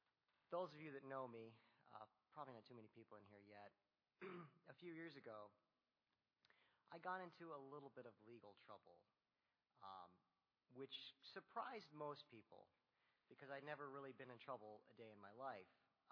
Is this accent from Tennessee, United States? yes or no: no; Naples, Florida, United States; I grew up in Naples, South Florida.